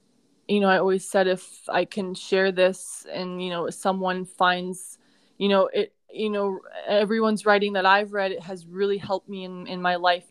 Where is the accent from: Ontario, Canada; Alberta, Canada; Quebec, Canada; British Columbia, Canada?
Ontario, Canada; Toronto; Yeah, I am Canadian. I'm a Canadian girl born and raised. I was raised most of my life in Ontario.